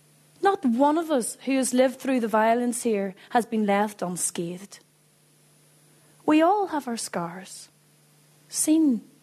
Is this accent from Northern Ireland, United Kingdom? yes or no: yes; Omagh, Northern Ireland, United Kingdom; now in Derry, United Kingdom; I'm originally from Omagh in County Tyrone. I'm 28 years old and I now live here in Derry City.